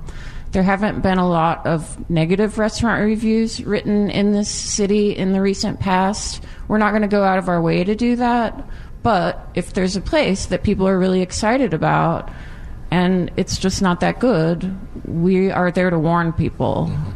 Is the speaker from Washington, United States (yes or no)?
yes; Seattle, Washington, United States; I grew up here in Seattle on Capitol Hill with a grandmother who raised Angus cattle out in eastern Washington.